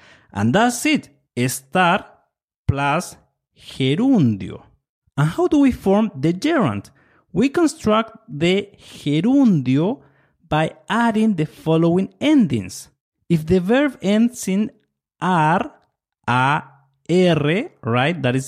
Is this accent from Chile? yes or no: yes; Chile; soy de Chile, I'm from Chile